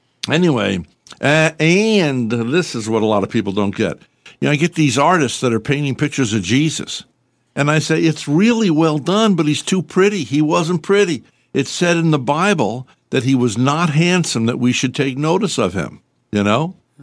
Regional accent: Poughkeepsie, New York, United States; My mother was born in Newburgh. Mm-hmm. I'm from Poughkeepsie.

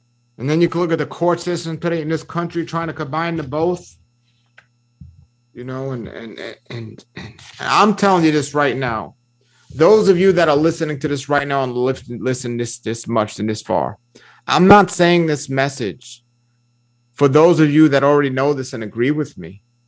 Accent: New York City, New York, United States; Look, folks, I'm from New York City.

